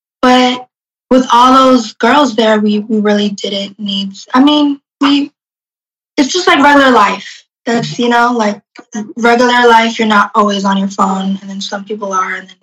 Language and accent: English; New Jersey, United States; now in Los Angeles, United States; Like, I'm from Jersey, so if I like call my family up, you know, we're more traditional, especially like I come more from like a traditional household and like family.